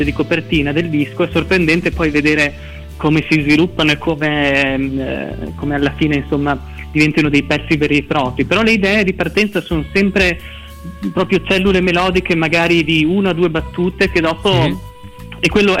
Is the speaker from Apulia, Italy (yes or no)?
no; Trento, Trentino-Alto Adige, Italy; Io sono di Trento, abito vicino a Trento, Rovereto per la precisione.